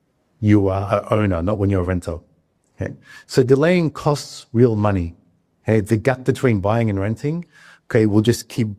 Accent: Australia; moved away as an adult; now in Japan; I am an Australian. I'll do my quick little intro here. So I've been in Japan for 22 years myself.

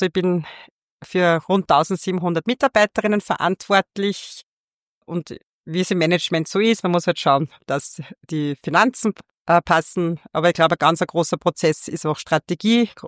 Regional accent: Upper Austria, Austria; da bin ich wahrscheinlich befangen als Oberösterreicherin

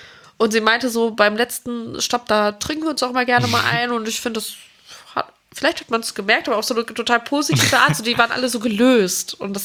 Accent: Cologne, North Rhine-Westphalia, Germany; Und da sage ich als Kölnerin natürlich Kölsch.

